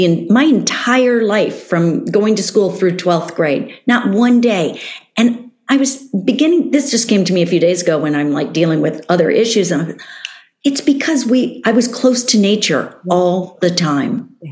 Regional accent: Miami, Florida, United States; But as a kid, I grew up in Miami, Florida. I never wore shoes.

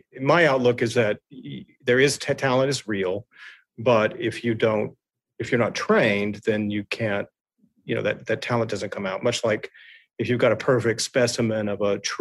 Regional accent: Tyler, Texas, United States; I grew up in basically in East Texas, in Tyler, Texas, which isn't necessarily the cultural capital of the world.

